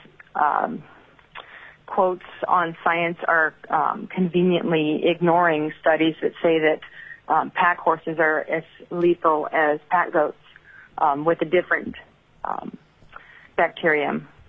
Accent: Juneau, Alaska, United States; born there; I was born in Juneau, and we moved to this region in 85

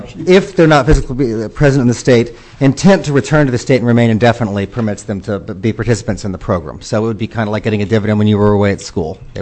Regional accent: Anchorage, Alaska, United States; now in Juneau, United States; I'm an attorney who lives here in Juneau. I'm from Anchorage.

